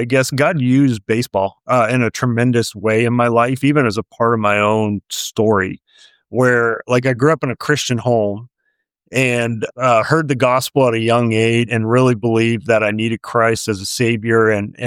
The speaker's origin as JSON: {"language": "English", "region": "Ohio", "country": "United States", "tie": "born or raised there", "said": "I mentioned growing up in Ohio, and Ohio was a great place to be a baseball fan"}